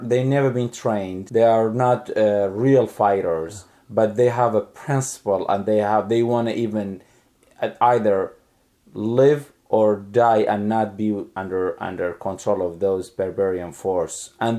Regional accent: Kirkuk, Kirkuk Governorate, Iraq; English is a second language; The singer … he's originally from Kirkuk, my hometown.

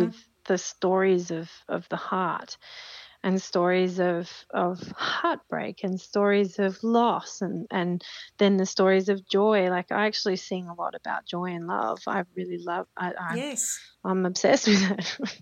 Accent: Australia; And it can be a little bit confusing because I'm Australian and I was also brought up on, you know, the side of stages of our rock legends

